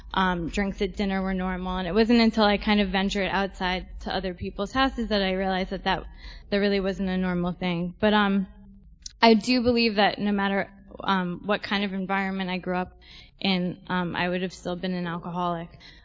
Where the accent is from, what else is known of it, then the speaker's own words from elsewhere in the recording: Brooklyn, New York, United States; I grew up in Park Slope, Brooklyn.